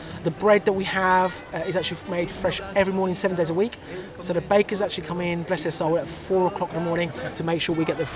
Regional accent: Italy; I remember when I was a little growing up in Italy and my dad had restaurants over there.

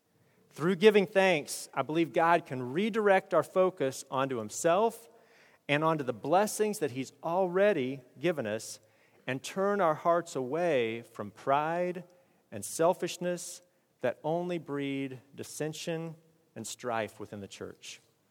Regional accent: Kansas, United States; and I'm from Kansas, we all went down to Kansas pretty quickly

